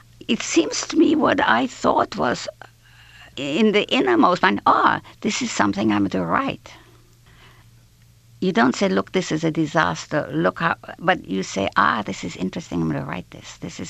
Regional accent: Liverpool, North West England, United Kingdom; And I came to visit from Liverpool. When the school holidays came, I went to stay at Kettles Hill House with her.

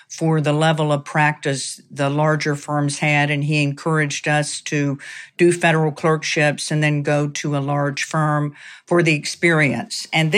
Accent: Gadsden, Alabama, United States; Well, I grew up in North Alabama, in Gadsden, Alabama, and my dad thought being a lawyer was the greatest honor and privilege anyone could ever have.

